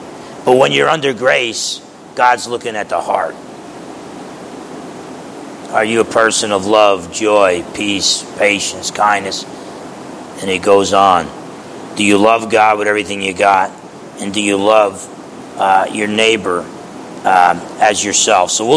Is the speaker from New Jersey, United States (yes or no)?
yes; New Jersey, United States; I grew up in New Jersey. Essex County, New Jersey.